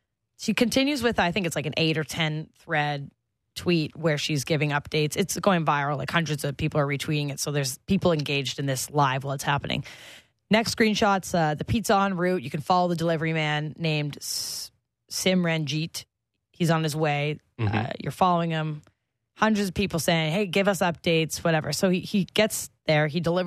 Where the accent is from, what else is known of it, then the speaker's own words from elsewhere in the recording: Canada; But as a Canadian, you can't, like, log into Venmo.